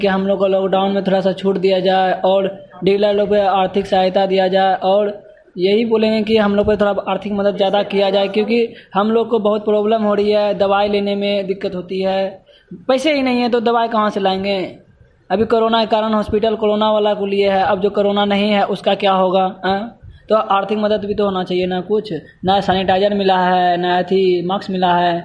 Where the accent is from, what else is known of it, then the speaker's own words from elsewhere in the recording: Bihar, India; मेरा घर भलुआ कोलुआ पोस्ट अमनकाबाद थाना हवेली खड़गपुर है और जिला मुंगेर है। मैं बिहार का निवासी हूँ।